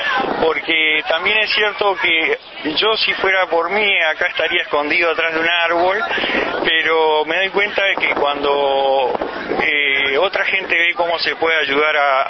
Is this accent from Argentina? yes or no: no; Montevideo, Uruguay; yo soy de Montevideo, pienso que somos muy centralistas